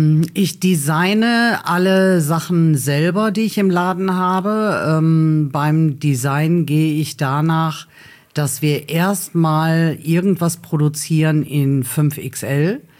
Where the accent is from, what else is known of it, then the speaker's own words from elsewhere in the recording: Duisburg, North Rhine-Westphalia, Germany; Geboren in Hochfeld. Aha. Und dann ab meinem 12. Lebensjahr habe ich in Meiderich gewohnt.